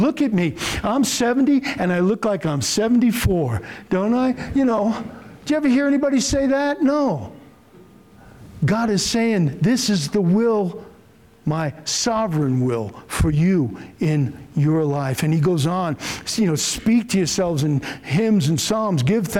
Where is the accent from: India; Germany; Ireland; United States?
Ireland; No, I'm Irish, but yeah, I know.